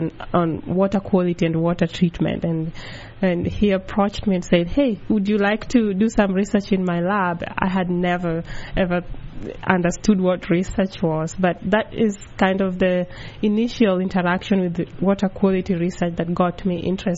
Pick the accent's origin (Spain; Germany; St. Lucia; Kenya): Kenya; now in State College, United States; So originally I am from Kenya, but right now I am based here in State College area